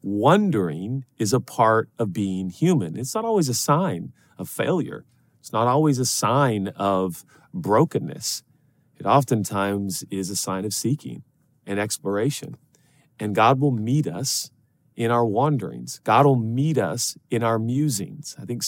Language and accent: English; Pacific Northwest, United States; because I am from the Northwest, Portland, Seattle, the Pacific Northwest, one of the most beautiful places in the world.